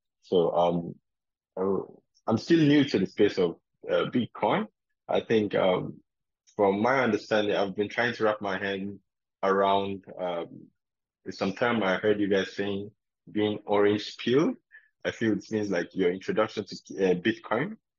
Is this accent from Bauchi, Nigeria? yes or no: yes; Bauchi, Nigeria; from Bauchi State, Nigeria, in Africa. I'm a student of Abubakar Tsakal Balewa University, majoring in computer science.